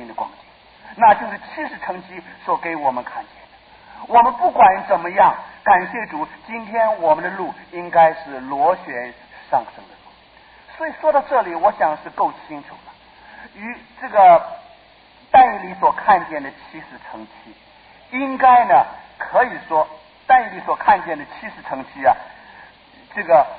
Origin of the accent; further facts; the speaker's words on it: Taipei, Taiwan; 我到了台北，到了现在还是会迷路。虽然我在这里长大的，但是很多地方还是不认得